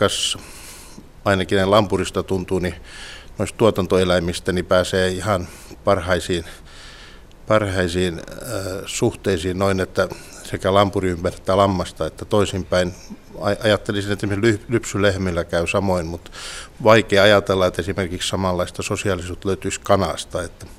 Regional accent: Yläne, Southwest Finland, Finland; Olen syntynyt Yläneellä ja asun edelleenkin siellä Turusta noin 60 kilometriä pohjoiseen. Avointa maaseutua, rauhallinen pieni kylä.

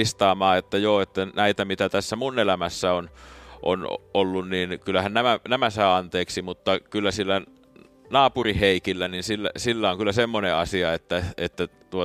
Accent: Kuortane, South Ostrobothnia, Finland; born there; Mä oon syntynyt Kuortaneella, mutta mä en ole sieltä kotoisin.

